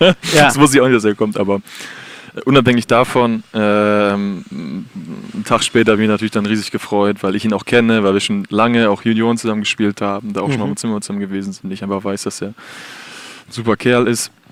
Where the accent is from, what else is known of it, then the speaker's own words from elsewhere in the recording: Bremen, Germany; Hab aber in Bremen nachher meine Schule zu Ende gemacht und sehe mich so ein bisschen als Bremer, weil ich auch großer Werder Bremen-Fan bin.